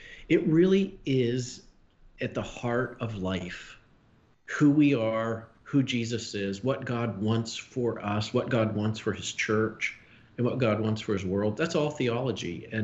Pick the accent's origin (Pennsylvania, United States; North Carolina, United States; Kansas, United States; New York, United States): Pennsylvania, United States; Pittsburgh; I grew up in Pittsburgh in the 70s. How could I not be? I had to be a clandestine Steelers fan when I was in Lancaster because all those Eagles fans are just, they'll kill you. But no, now that I'm down here